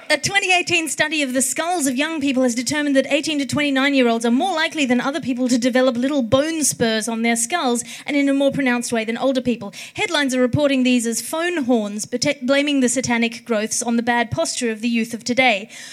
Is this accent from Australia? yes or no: yes; Australia; as an Australian, we don't really have to pay a lot of attention to most of the Middle East's kind of threats.